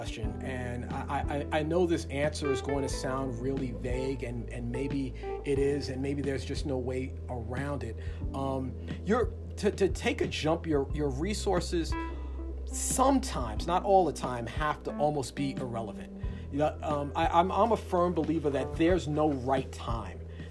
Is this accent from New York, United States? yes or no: yes; Bronx, New York, United States; I'm from the Bronx, and you don't golf in the Bronx.